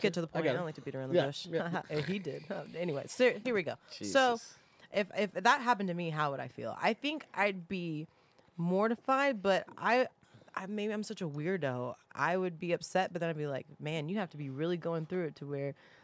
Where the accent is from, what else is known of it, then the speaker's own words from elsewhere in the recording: Oklahoma, United States; also born or lived in Houston; I'm from Oklahoma. I was raised in Oklahoma, but I was co-raised by Houston. My dad lived in Houston my whole life.